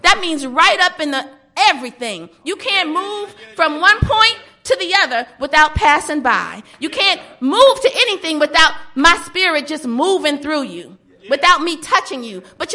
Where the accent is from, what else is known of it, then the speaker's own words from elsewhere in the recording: Charleston, South Carolina, United States; But lo and behold, my first case was in the magistrate's court of North Charleston. We're from Charleston, South Carolina.